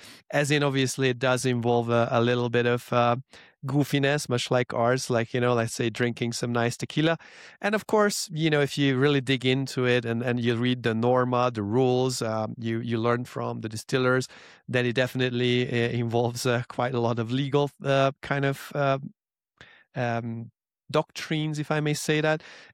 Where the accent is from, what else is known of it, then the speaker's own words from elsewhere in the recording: Hungary; English is a second language; moved away as an adult; now in Mexico; I'm actually from Hungary originally. I came to Mexico over 10 years ago